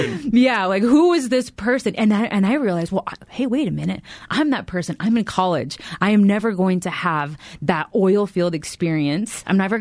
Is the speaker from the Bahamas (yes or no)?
no; Platteville, United States; And, you know, this was out in Platteville. I grew up in Platteville.